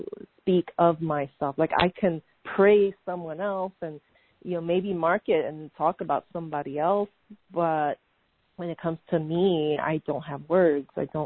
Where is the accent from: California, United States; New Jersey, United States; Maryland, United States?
California, United States; Santa Cruz; I'm from Santa Cruz, California, but I'm visiting family in Manhattan.